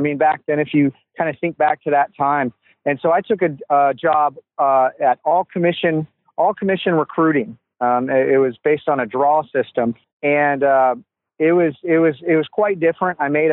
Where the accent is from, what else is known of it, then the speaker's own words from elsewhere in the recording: Houston, Texas, United States; now in Florida, United States; I'm from Houston, Texas. I went to Texas A&M and moved out to Florida